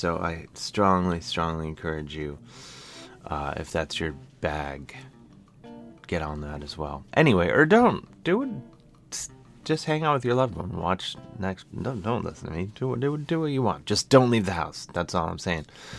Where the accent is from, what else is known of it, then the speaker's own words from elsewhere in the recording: Midwest, United States; accent: Midwestern; But I'm doing it with my Midwestern accent that operates in my voice that is like the hum of a college refrigerator.